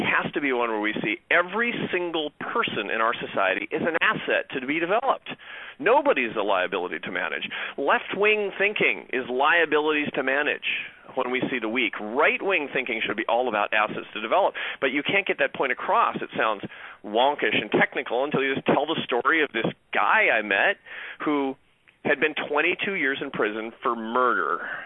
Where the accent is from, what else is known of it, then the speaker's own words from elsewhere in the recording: Seattle, Washington, United States; I mean, I grew up in Seattle in a liberal family, which is redundant because there are about 8 Republicans in all of Seattle.